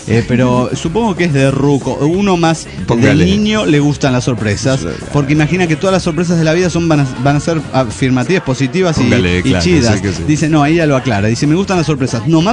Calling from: San Luis, Argentina; de las Sierras de San Luis, Argentina.

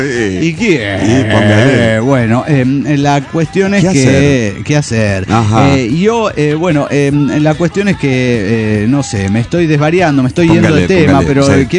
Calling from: Costa Cocos, Veracruz, Mexico; de Costa Cocos, Veracruz.

